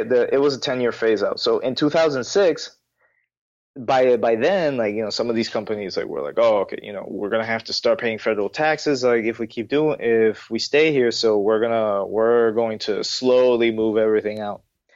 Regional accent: Cataño, Puerto Rico; I'm from Cataño. Cataño is about 30 minutes west of San Juan.

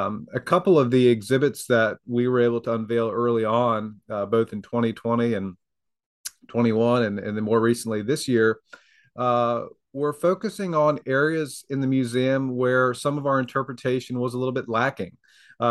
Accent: Maryland, United States; born there; also born or lived in Virginia; was actually born in Maryland, so don't hold that against me. my family is from the area. My mom was born and raised in Newport News, and my dad's from Norfolk, and all my family is here locally.

